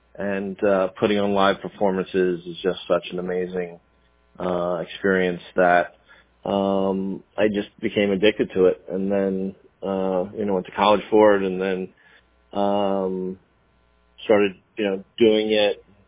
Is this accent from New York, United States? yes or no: yes; Brooklyn, New York, United States; I grew up in Flatbush, Brooklyn.